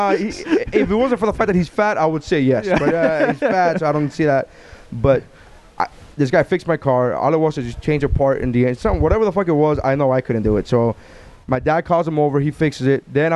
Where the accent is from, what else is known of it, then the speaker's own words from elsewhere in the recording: Nicaragua; I am from Nicaragua, and let me tell you something about Nicaraguan women.